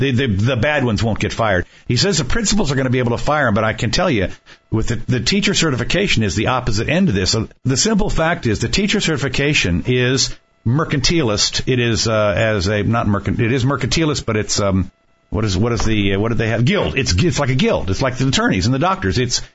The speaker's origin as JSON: {"language": "English", "town": "Washington", "region": "District of Columbia", "country": "United States", "tie": "born or raised there", "said": "I grew up in Washington, D.C., so this actually had some small little tie, if you want to call it, to my youth."}